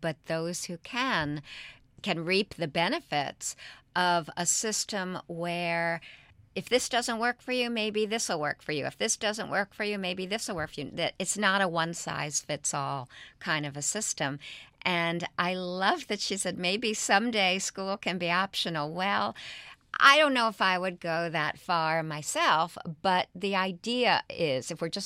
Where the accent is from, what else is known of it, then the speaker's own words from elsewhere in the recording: United Kingdom; I'm British, and I could listen to it all day.